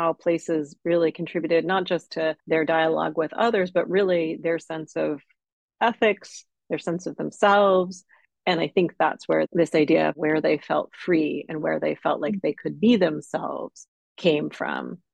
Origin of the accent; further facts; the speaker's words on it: New York, United States; I'm a New Yorker and it seemed very important to do something that was about care for my city